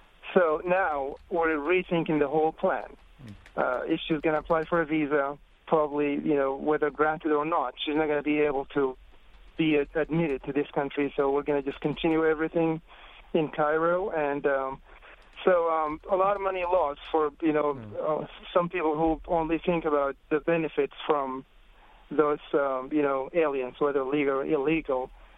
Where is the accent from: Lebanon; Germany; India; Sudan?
Sudan; moved away as an adult; now in United States; Okay, originally from Sudan. I've been living in this country for a while, over 17 years. I'm an American citizen.